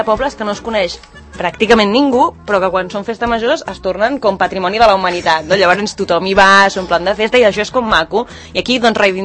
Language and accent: Catalan; Barcelona, Catalonia, Spain; Jo és que sóc de Barcelona